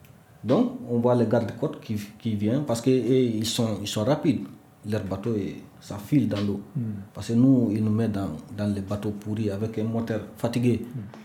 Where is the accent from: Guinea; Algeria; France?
Guinea; born there; French is a second language; je suis né en Guinée.